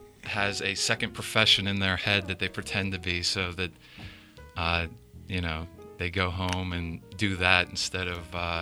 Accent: Springdale, Pennsylvania, United States; I'm from Springdale.

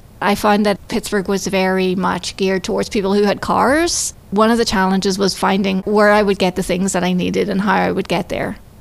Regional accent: Ireland; I'm from Ireland. It was a small town, about 40,000 people. I lived in a bungalow. There was a big field at the back of my house, and I spent a lot of time playing in the fields.

